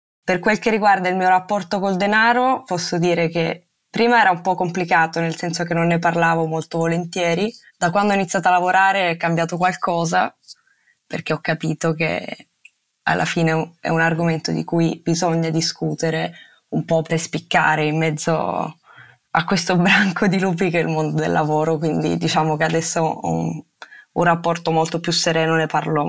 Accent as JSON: {"language": "Italian", "town": "Lecce", "region": "Apulia", "country": "Italy", "lives_now": "Milan, Italy", "said": "ho 26 anni quasi, vengo da Lecce, vivo a Milano ormai da 7 anni perché ho studiato qui, ho studiato economia in Bocconi"}